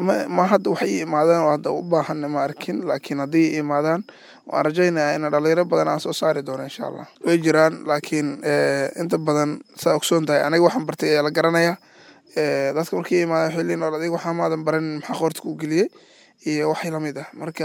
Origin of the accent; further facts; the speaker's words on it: Beledweyne, Hiran, Somalia; waxaan ku qaatay magaalada Beledweyne. Heerka jaamacadeed waxaan kaga baxay idana magaalada Beledweyne, ilaa magaaladan ayaan ku noolaa, aan ku barbaaray oo aan wax ku bartay.